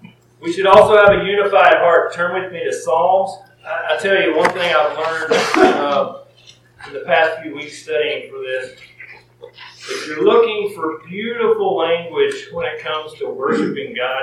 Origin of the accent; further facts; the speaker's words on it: Stratford, Texas, United States; at my hometown church where I grew up at Stratford, Texas